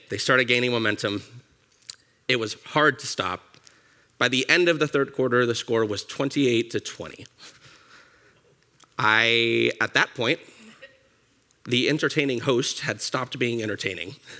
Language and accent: English; Atlanta, Georgia, United States; I am from Atlanta. My teams always let me down.